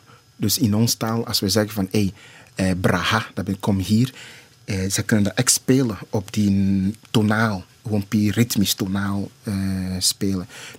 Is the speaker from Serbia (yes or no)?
no; Ghana; now in Netherlands; Ik ben een Ghanese, ik ben een Afrikaan, ik ben een andere achtergrond. Maar ik woon in een Westerse samenleving